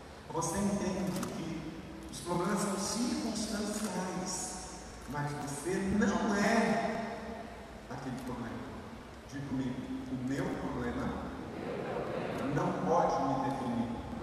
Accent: Rio de Janeiro, Brazil; Eu sou natural do estado do Rio e a cidade onde eu fui criado era dentro do mar. E eu era de uma família mais simples.

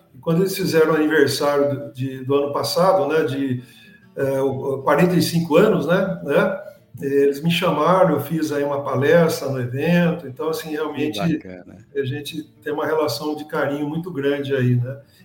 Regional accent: Limeira, São Paulo, Brazil; accent: Limeira; Com todo o meu sotaque, viu meu sotaque de Limeira, do lado de Piracicaba, né? Falei, nós somos o caipira original, né?

